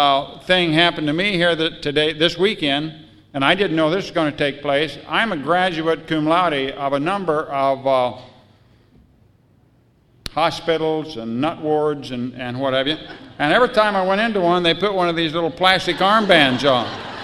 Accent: Manhattan, Kansas, United States; Now, I'm from Manhattan, Kansas. Yeah, way to go, North Dakota. I live in a little town of 150.

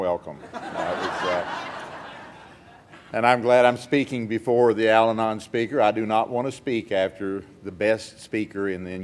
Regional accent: Houston, Texas, United States; also born or lived in Austin; I'm from Houston. I'm a member of the Cypress Wood group of Alcoholics Anonymous in Northwest Houston.

